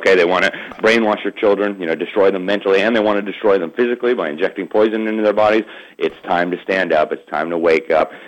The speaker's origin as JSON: {"language": "English", "town": "Miami", "region": "Florida", "country": "United States", "said": "So when we are in Florida, I'm from Miami, and I'm actually in Miami right now."}